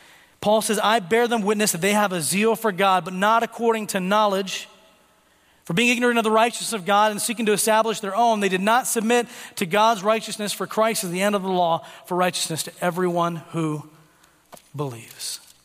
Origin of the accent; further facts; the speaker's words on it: Tanzania; well, actually, I'm from Tanzania. That's where I grew up.